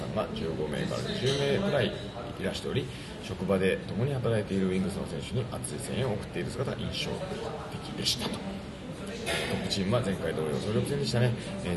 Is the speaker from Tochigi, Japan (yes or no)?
yes; Tochigi, Japan; 栃木 の、 あの僕の実家の近くとかも来てくれてますから